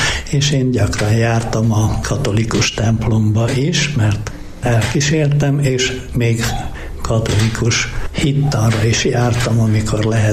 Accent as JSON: {"language": "Hungarian", "town": "Salgótarján", "region": "Nógrád", "country": "Hungary", "tie": "born or raised there", "said": "az is vagyok, de édesanyám evangélikus, Salgótarjánban nőttem föl"}